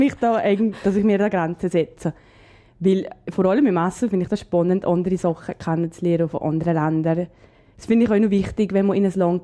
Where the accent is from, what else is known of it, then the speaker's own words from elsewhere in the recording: Valais, Switzerland; accent: Valais dialect; Hat natürlich wahrscheinlich auch mit unserem Dialekt zu tun. Und wenn jemand will Deutsch lernen, kommt er wahrscheinlich nicht unbedingt in die Schweiz und schon gar nicht in die Wallis.